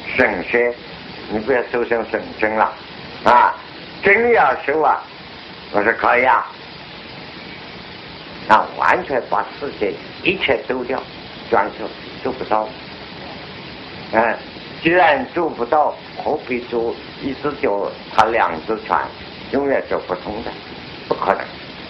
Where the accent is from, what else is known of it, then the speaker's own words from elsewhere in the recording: China; 中午像东方人，我们中国人有个习惯啊，这个午觉